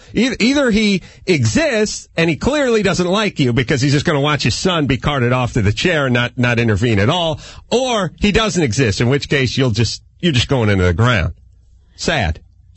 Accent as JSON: {"language": "English", "region": "California", "country": "United States", "said": "I mean, I'm from California, and when the San Francisco 49ers were going to the Super Bowl, I was angry."}